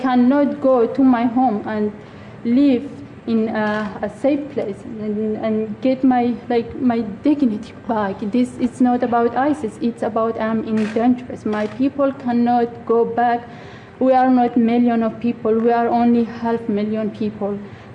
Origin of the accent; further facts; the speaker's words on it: Iraq; I'm from Iraq